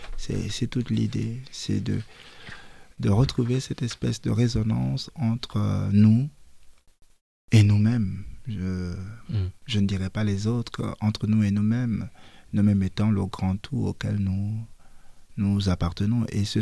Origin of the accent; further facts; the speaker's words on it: Mouila, Ngounié, Gabon; lorsque j'écris que je viens de Mouila